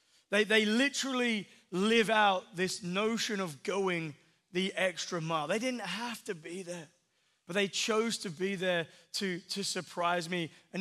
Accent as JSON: {"language": "English", "region": "England", "country": "United Kingdom", "said": "But no, seriously, like, as an Englishman, I'm super, super proud of like our little daughter, America."}